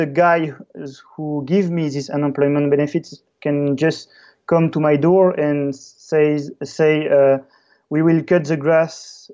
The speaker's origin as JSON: {"language": "English", "country": "French Polynesia", "tie": "born or raised there", "second_language": "English", "said": "I was born in French Polynesia and I lived on a very small island."}